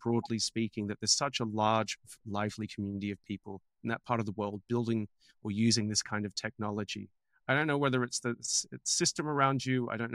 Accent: Australia; I mean, I grew up in Australia and there was a big hacking community in Melbourne

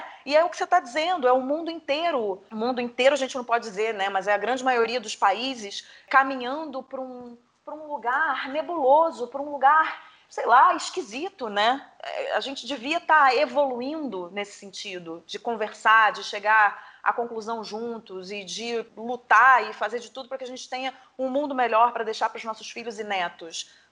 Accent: Rio de Janeiro, Brazil; now in São Paulo, Brazil; Eu, que não estou mais no Rio, estou em São Paulo, mas continuo e continuarei sempre sendo muito carioca.

